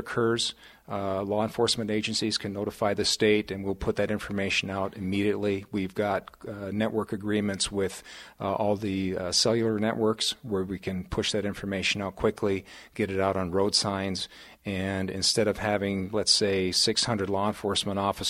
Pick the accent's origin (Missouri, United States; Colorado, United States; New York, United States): Colorado, United States; Colorado Springs; also born or lived in Denver / Montana; I'm from Colorado originally, born in Denver, raised in Colorado Springs. My dad was military, but we ended up being assigned up at Malmstrom Air Force Base in Montana when I was still in high school.